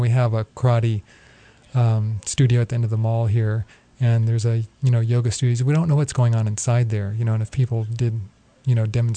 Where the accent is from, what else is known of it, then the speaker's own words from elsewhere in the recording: Florida, United States; So I grew up in Florida